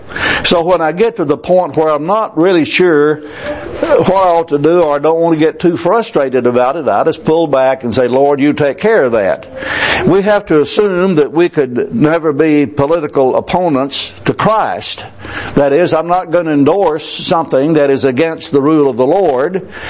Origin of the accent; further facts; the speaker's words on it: United States; I recognize as an American there's a certain amount of responsibility to vote and participate.